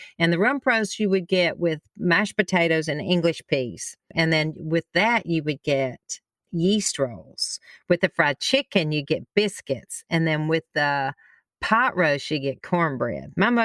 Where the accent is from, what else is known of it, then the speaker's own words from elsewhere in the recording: Alabama, United States; when I travel the world, that the first thing, when they hear I'm from Alabama